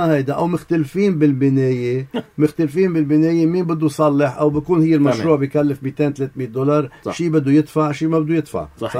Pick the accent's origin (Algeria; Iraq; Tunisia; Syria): Syria; أنا كمواطن سوري حامل كيس الزبالة وين بدي كبه؟